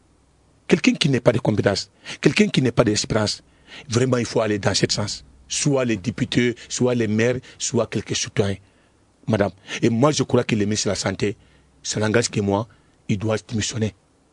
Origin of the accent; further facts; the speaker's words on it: Mali; Les gens croient que nous, on n'est pas des Maliens, on est des Maliens.